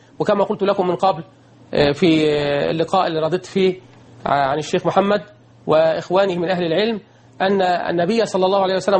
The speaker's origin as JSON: {"language": "Arabic", "country": "Egypt", "said": "كتب الحديث اللي في أوروبا محفوظة، كما عندنا في مصر، كما في الأزهر"}